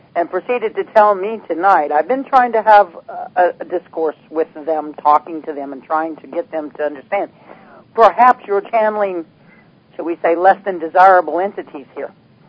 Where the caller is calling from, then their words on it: Tennessee, United States; Tennessee.